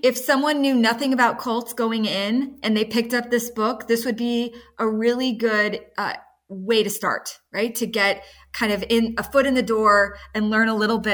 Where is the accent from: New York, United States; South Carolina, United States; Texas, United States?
Texas, United States; even though I grew up in Texas.